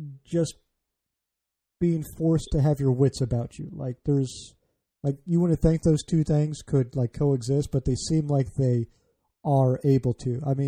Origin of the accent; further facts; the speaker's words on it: Illinois, United States; now in Baltimore, United States; I grew up outside Chicago, living just outside of Baltimore now.